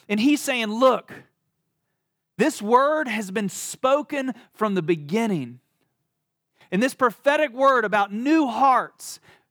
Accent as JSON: {"language": "English", "region": "North Carolina", "country": "United States", "tie": "born or raised there", "said": "I am from the South, born and raised in North Carolina."}